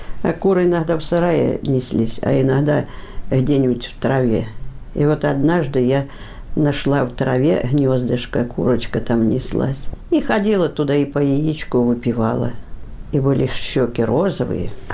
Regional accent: Milenino, Kursk Oblast, Russia; born or raised there

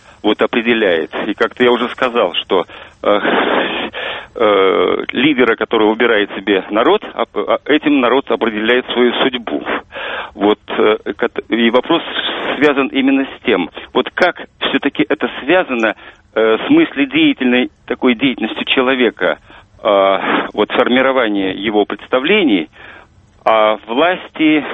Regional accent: Western Ukraine, Ukraine; мое детство прошло на Украине, на Западной, в послевоенные времена. И там довольно много было учителей, хотя я был русский, школа была украинская.

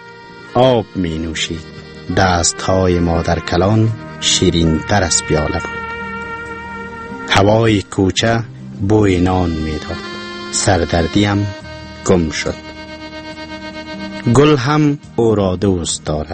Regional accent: Kabul, Afghanistan; born there; لیسانس پوهنزه حقوق و علوم سیاسی کابل. در سال 1361 در کابل متولد شدیم.

